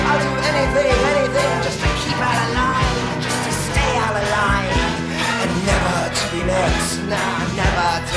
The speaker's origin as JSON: {"language": "French", "country": "France", "tie": "born or raised there", "said": "même si mes parents étaient étrangers, mais moi, j'ai été élevée en France"}